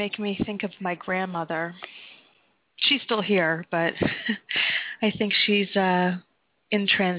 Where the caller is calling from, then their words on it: Florida, United States; I live in Florida.